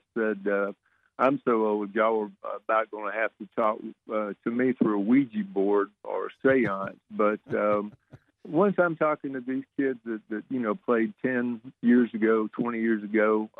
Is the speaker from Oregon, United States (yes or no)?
no; Alabama, United States; It's growing up in Alabama, it's 98% Auburn or Alabama, and there's only me and a couple other people in this area that went to Vanderbilt.